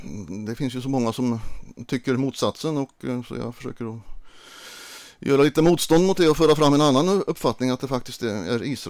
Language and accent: Swedish; Kristinehamn, Värmland, Sweden; Ja, det är jag ju. Jag är från Värmland.